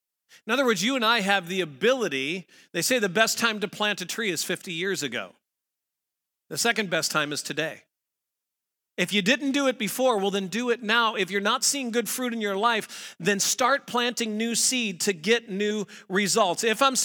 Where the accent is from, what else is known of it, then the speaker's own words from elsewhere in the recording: Missouri, United States; I grew up in Missouri and you'd come across a crabapple tree.